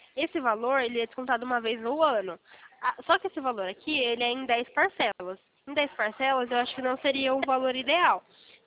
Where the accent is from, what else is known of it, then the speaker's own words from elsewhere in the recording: Campinas, São Paulo, Brazil; a gente é de Campinas.